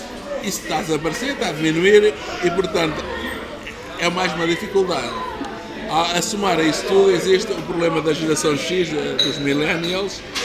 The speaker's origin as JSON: {"language": "Portuguese", "region": "Centro", "country": "Portugal", "tie": "born or raised there", "said": "Eu sou natural de Fiscal, considerado de Barro, da região Bairradina"}